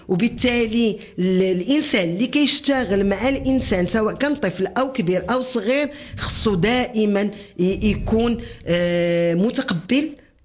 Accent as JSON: {"language": "Arabic", "country": "Morocco", "said": "وحنا مغاربة نؤمن ان شوية من الحنة وشوية من رطوبية اليدين"}